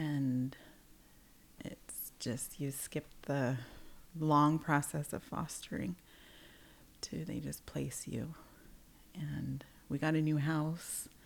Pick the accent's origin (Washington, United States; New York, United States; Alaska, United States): Washington, United States; Taholah; I am from Tohola. I come from the territory of the Quinault tribe. From my paternal side, my maternal side's First Nations Musqueam, the Hunkaminam people